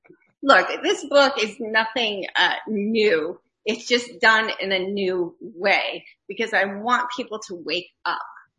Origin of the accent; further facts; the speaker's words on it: New York, United States; I'm like, I'm a Jew from New York. Like, that's who I am. Like, I don't know how to not be a Jew from New York.